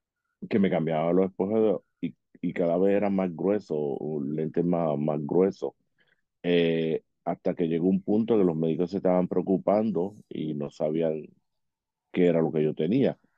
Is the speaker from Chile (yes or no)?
no; San Germán, Puerto Rico; Que soy de San Germán, soy instructor de orientación y movilidad.